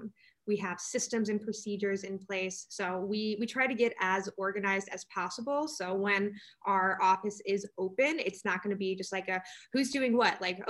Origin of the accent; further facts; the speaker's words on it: Toledo, Ohio, United States; But we knew that we wanted to come back to the Midwest because I'm from Toledo, Ohio.